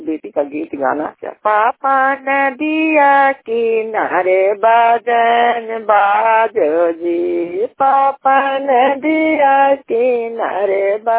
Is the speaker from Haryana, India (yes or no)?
no; Chhathigaon, Bihar, India; छठीगांव से रहने वाला है, थाना हिलसा जिला नालंदा की निवासी हूँ।